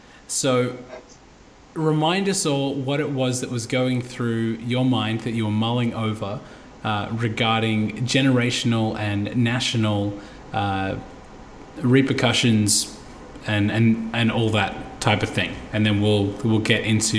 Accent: Australia; And definitely a prominent one for myself as an Aussie as well is the same.

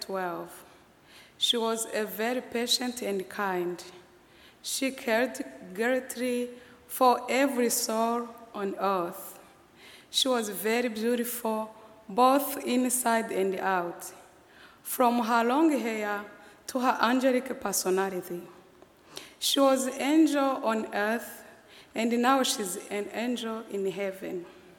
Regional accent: Burundi; I'm from Burundi.

